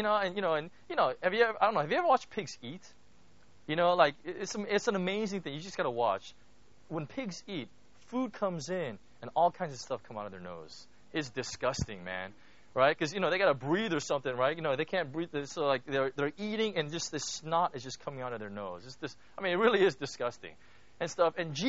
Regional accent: Jeju, South Korea; I'm from Jeju-do.

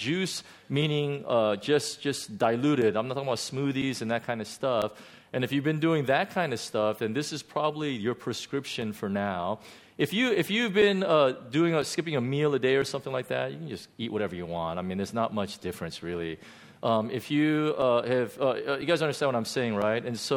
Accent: Los Angeles, California, United States; I'm going back to L.A. It's my hometown. And I know all the good places to eat, and I'm so tempted.

